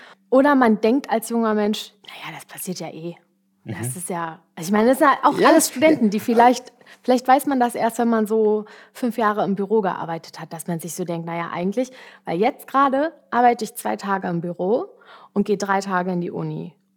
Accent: Berlin, Germany; Naja, ich bin in Berlin geboren, aber dann im Vorort aufgewachsen, auch mit Garten und so.

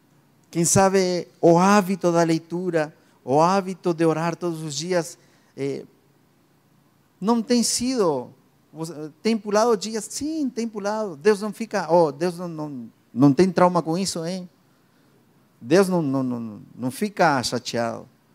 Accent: Argentina; Portuguese is a second language; Isso eu aprendi do meu pastor de quando eu era adolescente na Argentina.

